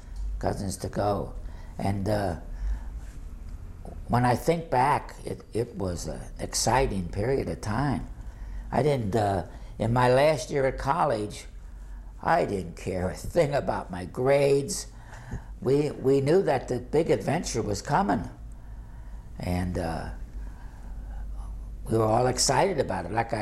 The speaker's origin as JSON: {"language": "English", "town": "Cincinnati", "region": "Ohio", "country": "United States", "tie": "born or raised there", "said": "I was raised in Cincinnati."}